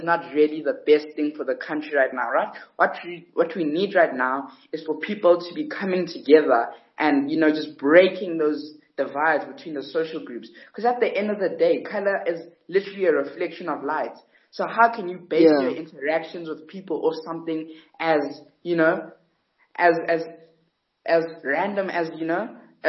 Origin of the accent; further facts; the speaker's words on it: South Africa; a black, proudly black South African person. I'm a Xhosa. I'm Xhosa by culture. And, yeah, I'm proudly South African.